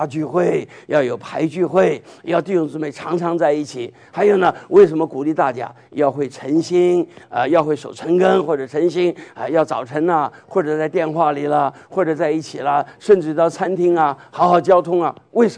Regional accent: Taiwan; 我们从小在中国受的教育，台湾也是一样，我那时候的台湾还是真正中国的一部分

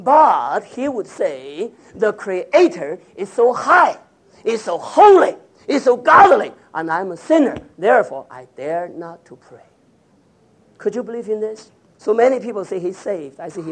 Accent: China; English is a second language; I was raised up in China, and I know Confucius.

